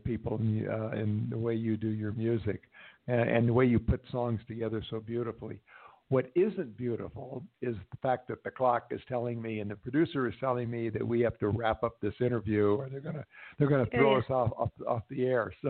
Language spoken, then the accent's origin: English; Los Angeles, California, United States; LA is my hometown.